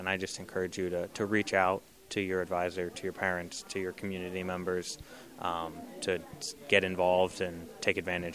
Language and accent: English; Ohio, United States; I'm from South Central Ohio, and Northwest Ohio is specifically where the worst flooding was.